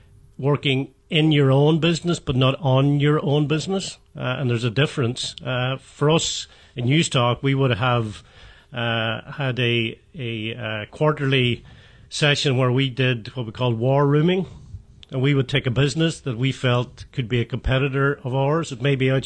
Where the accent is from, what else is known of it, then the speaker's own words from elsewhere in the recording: Ulster, Ireland; I'm originally from Donegal, as you know, and you know, we're sitting in the CoLab offices here in Letterkenny, and I went to St. Eunan's about 10 years behind you, Kieran.